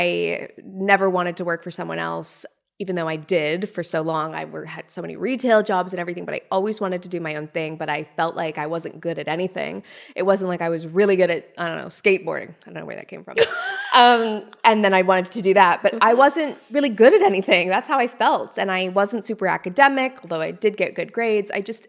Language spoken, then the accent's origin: English; Canada; So from under the age of, say, 10, it was me, my mom, my brother. We lived in this little teeny tiny house. And sometimes when I go home, I drive past it.